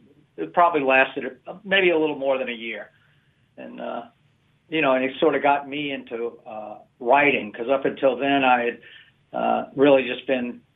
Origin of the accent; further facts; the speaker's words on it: New Orleans, Louisiana, United States; Some people think we're from Long Island originally, but no, we're New Orleans. Born and raised.